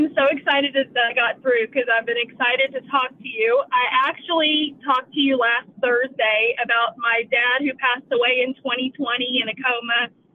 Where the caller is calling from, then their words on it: Houston, Texas, United States; Hi, Isaiah. … I'm calling from Houston, Texas.